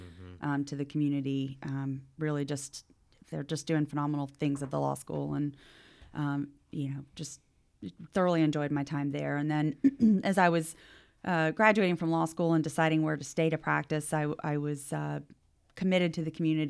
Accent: Tallahassee, Florida, United States; I grew up in Tallahassee. My parents are still in the house I lived in on Marion Avenue over in Benton Hills. I went to school at all the schools along Miccosukee, Kate Sullivan, Cobb, Leon.

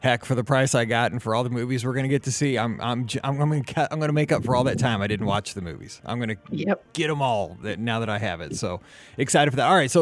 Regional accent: Missouri, United States; Because, again, I'm from Missouri. We cling to Walt.

